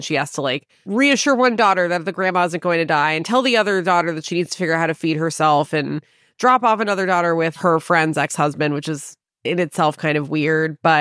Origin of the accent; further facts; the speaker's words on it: San Diego, California, United States; I grew up in San Diego and I never understood what people saw in it until I visited Santa Barbara